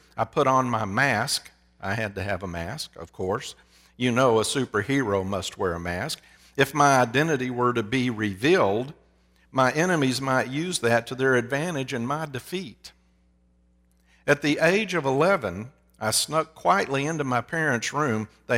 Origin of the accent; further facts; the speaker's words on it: Fort Worth, Texas, United States; I grew up in Fort Worth, and that all, you know, although it was incorporated in Fort Worth, North Richland Hills at that time was a very small area, and that's where my parents bought their home that I spent most of my years